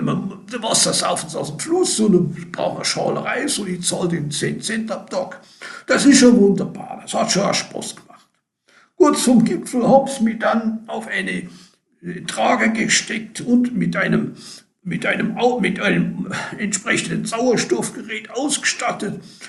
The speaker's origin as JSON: {"language": "German", "country": "Austria", "said": "Ich komme aus Österreich, wie man schon hören kann."}